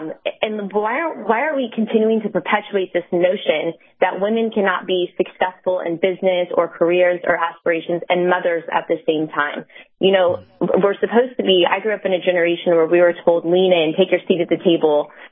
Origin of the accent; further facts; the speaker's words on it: California, United States; And I can say that as a Californian myself.